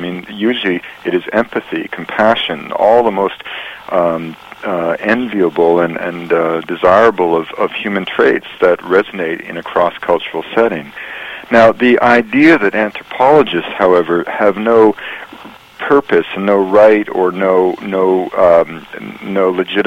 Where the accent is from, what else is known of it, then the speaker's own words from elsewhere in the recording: British Columbia, Canada; I was raised in British Columbia, and I spent a lot of time in hunting camps and logging camps and a lot of time with the First Nations of British Columbia.